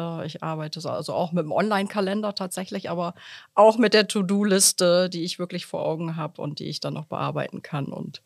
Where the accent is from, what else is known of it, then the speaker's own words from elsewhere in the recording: Osnabrück, Lower Saxony, Germany; Ich bin ursprünglich aus Osnabrück, ja, tatsächlich.